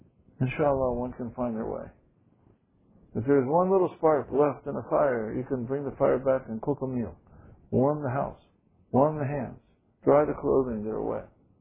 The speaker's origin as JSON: {"language": "English", "country": "United States", "said": "He's from India and I'm from the United States"}